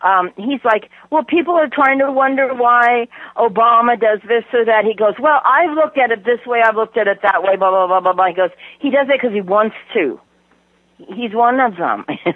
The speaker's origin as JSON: {"language": "English", "town": "Leawood", "region": "Kansas", "country": "United States", "tie": "born or raised there", "said": "My family's from Mission Hills, and I grew up in Leawood."}